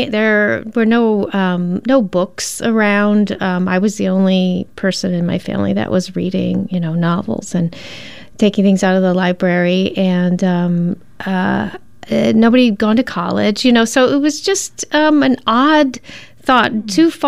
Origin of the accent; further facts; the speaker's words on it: Detroit, Michigan, United States; born there; also born or lived in Florida; I was born in Detroit, and my parents are all from the South, both sides of the family from the South, Georgia and West Virginia. So I grew up with a whole bunch of Southerners, lots of them, and moved to Florida